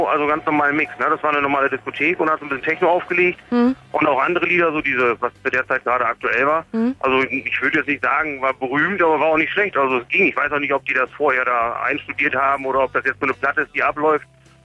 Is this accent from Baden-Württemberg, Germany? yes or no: no; Bremen, Germany; ich komme aus Bremen, aber von Hamburg zu fliegen nach Wien ist billiger als von Bremen zu fliegen.